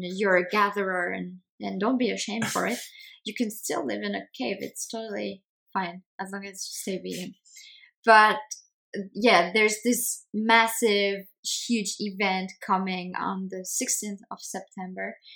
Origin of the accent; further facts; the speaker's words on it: France; English is a second language; I come from France.